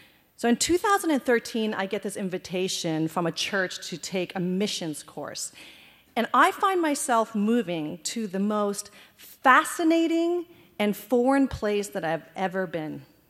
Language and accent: English; Canada; also born or lived in Afghanistan / Iran / India; My family fled Afghanistan during the Soviet invasion, and we fled to Iran, and then I was moved to India, and then we finally got to Canada as refugees.